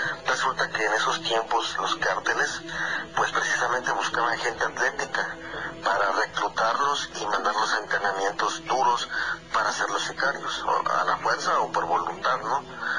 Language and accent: Spanish; Chiapas, Mexico; Chiapas no me mencionó porque yo soy de Chiapas